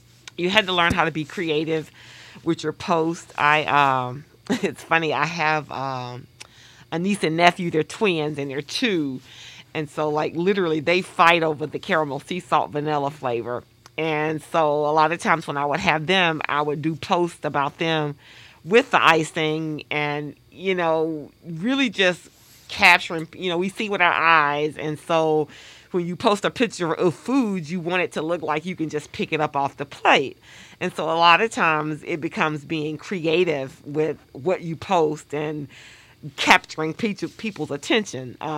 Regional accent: Mississippi, United States; I grew up in Mississippi, and I grew up with a mother that loved baking and cooking

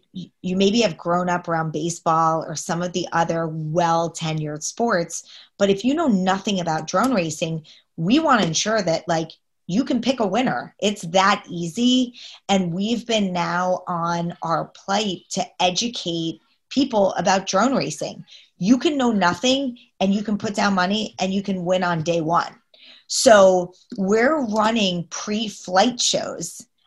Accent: New Jersey, United States; going back to my horse racing roots, you know, growing up around Monmouth Park, knowing how progressive New Jersey was

